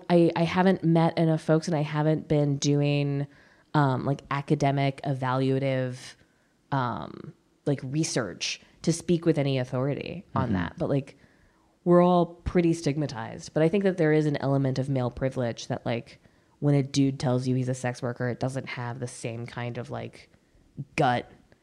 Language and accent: English; New York, United States; I talk about being a soldier's daughter. I talk about being a New Yorker.